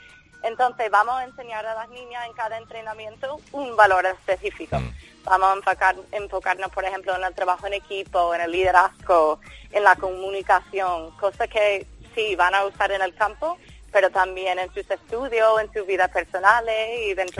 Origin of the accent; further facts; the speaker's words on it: Washington, District of Columbia, United States; Yo soy de Washington.